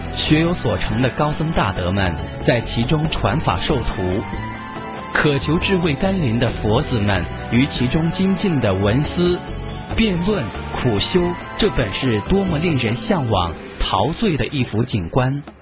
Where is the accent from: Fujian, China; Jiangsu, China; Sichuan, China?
Sichuan, China; Luhuo; 再比如我的家乡卢霍县，一个小小县城连大城市的一条街道都比不上